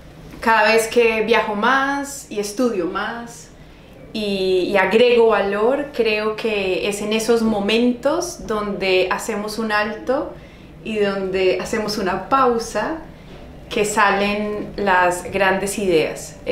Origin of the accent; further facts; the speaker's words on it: Manizales, Caldas, Colombia; soy de Colombia, de una ciudad, por eso les traje café, de una ciudad y una región que es cafetera, que se llama Manizales. Y crecí en una niñez y tuve una niñez muy linda